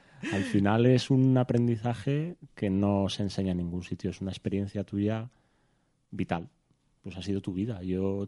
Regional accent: San Sebastián, Basque Country, Spain; now in Crevillente, Spain; 42 años tengo ahora y soy de Donosti, de San Sebastián, pero vivo en Crevillente desde hace ya 15 años. Así que afincado ya por tierras valencianas.

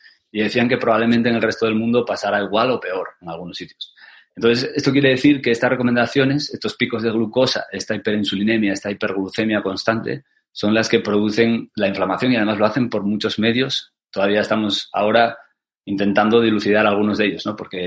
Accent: Asturias, Spain; aquí en mi pueblo, en Asturias, donde vivo

